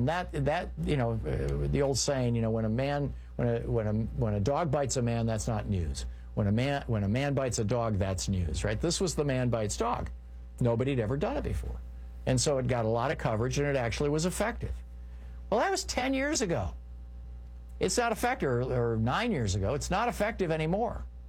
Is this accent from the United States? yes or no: yes; Midwest, United States; I grew up in the Midwest.